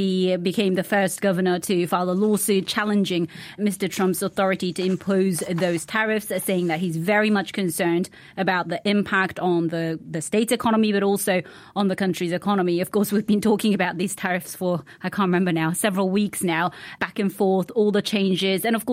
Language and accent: English; Japan; English is a second language; now in United States; So I'm not defending my home country's economy.